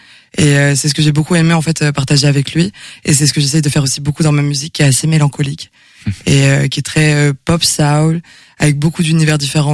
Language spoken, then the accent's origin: French; Brissac, Pays de la Loire, France; Je viens de Brissac, donc mais Angers, on va dire quand même.